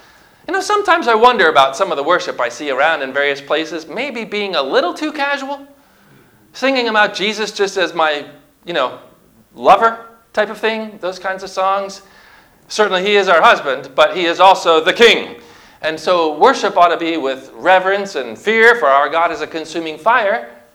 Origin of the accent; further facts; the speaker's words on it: Connecticut, United States; I remember as a boy growing up in Connecticut, I go into this place in the woods, these dark woods with the night stars above us and above me, above the Lord and me.